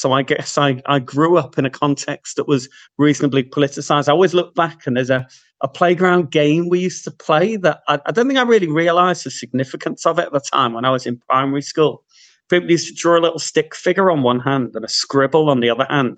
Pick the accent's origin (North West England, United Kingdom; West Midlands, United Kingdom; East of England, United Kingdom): North West England, United Kingdom; Liverpool; I grew up in Toxteth in Liverpool in the 1980s